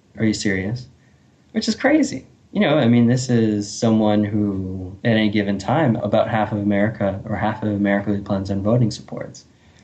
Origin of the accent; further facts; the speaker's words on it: United States; And that certainly is concerning to me as an American.